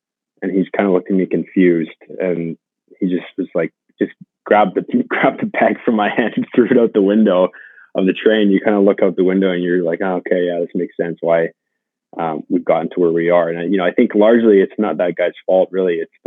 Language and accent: English; Vancouver, British Columbia, Canada; I grew up in Vancouver